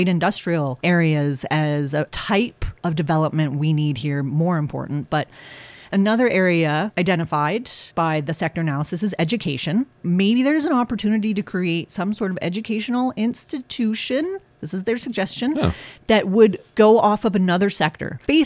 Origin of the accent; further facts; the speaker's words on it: Canada; Is that not our modern sense of success as Canadians?